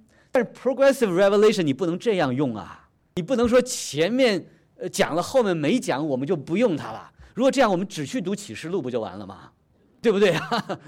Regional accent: China; 今天我也是大陆来的

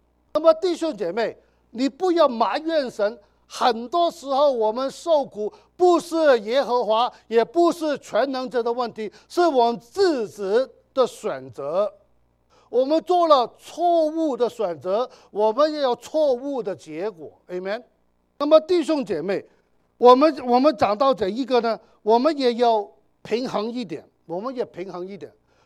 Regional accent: China; 我们中国人称呼神的时候，我们要小心啊

